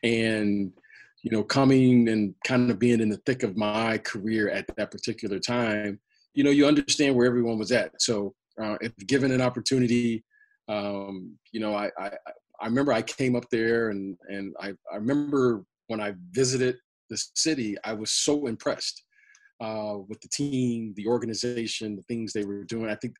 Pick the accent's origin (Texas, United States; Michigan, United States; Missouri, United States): Michigan, United States; Detroit; I'm from Detroit, so I remember when Isaiah first came to Detroit.